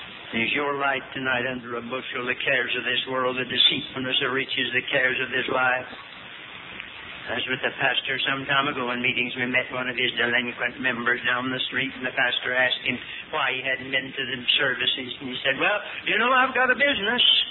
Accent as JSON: {"language": "English", "town": "Hickory", "region": "North Carolina", "country": "United States", "tie": "born or raised there", "said": "There's a lady supposed to be here tonight in Hickory, North Carolina. … from Hickory. That's my hometown."}